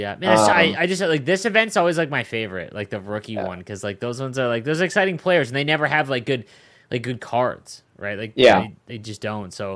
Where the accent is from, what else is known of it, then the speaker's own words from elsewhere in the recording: Canada; Maybe I'm different because I'm Canadian.